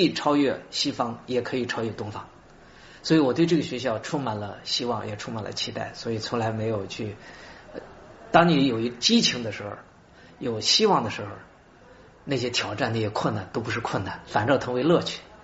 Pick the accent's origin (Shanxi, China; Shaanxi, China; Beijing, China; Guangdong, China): Shaanxi, China; 我实际上是土生土长的，至少是三代人吧，是陕西人。我出生在陕西农村。所以我在农村度过了十六七年